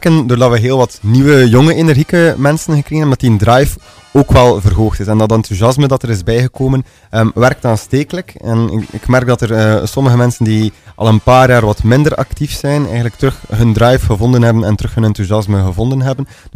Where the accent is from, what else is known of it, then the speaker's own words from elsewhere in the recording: Avelgem, Flanders, Belgium; Ik ben opgegroeid in Avelgem. Altijd in West-Vlaanderen ook gewoond. En ik wou ook in West-Vlaanderen blijven.